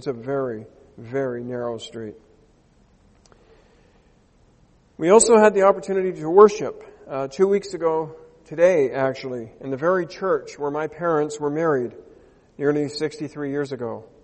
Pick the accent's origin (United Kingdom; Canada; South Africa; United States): Canada; born there; Holland is the land of my ancestors. I was born here in Canada.